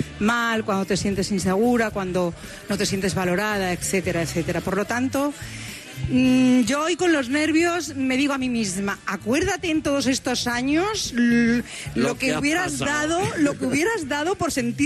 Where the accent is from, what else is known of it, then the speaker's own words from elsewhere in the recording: Extremadura, Spain; una oyente, además paisana de mi tierra, Extremadura